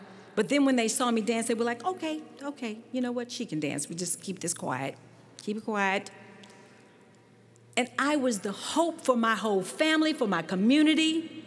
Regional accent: Houston, Texas, United States; Growing up in Houston, Texas, dance was my life when I was 4.

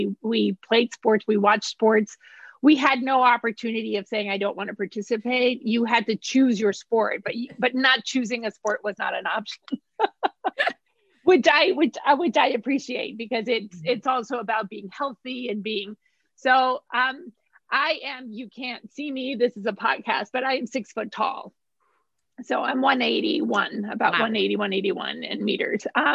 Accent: Mexico City, Mexico; I was born in Mexico City. So I am a Mexican and I am American. So I have both. I was born and raised in Mexico City by a Mexican dad and an American mom.

